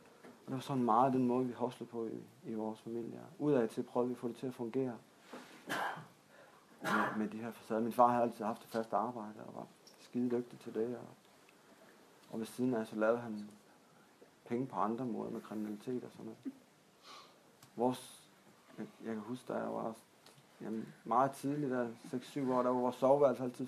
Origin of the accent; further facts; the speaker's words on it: Esbjerg, Region of Southern Denmark, Denmark; jeg er født og opvokset i Esbjerg.